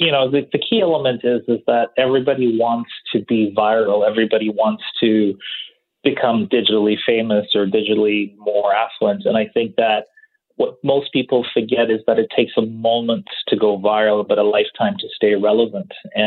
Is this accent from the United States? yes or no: no; Tanzania; born there; I was born in Tanzania, East Africa